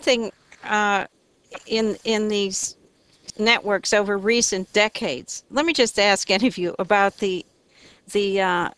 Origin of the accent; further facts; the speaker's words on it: Pittsburgh, Pennsylvania, United States; Although the Mellon family, I'm from Pittsburgh, and the reputation there they have is they made all their money from foreclosing on mortgages.